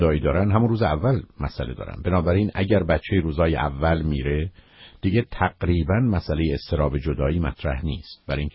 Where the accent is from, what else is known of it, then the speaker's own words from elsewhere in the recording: Iran; now in United States; به دلیل اینکه اولا ما ایرانی هستیم